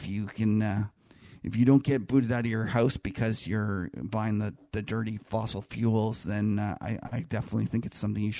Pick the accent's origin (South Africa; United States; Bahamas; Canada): Canada; as a Canadian